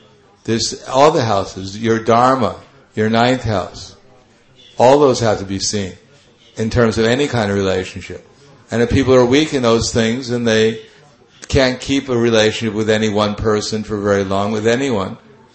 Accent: Brooklyn, New York, United States; I grew up in Brooklyn, New York. And during that time, no one ever got divorced.

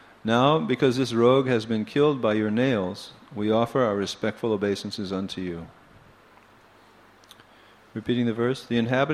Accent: Alachua, Florida, United States; I'm from Alachua, Florida. Everyone hears about Alachua, right?

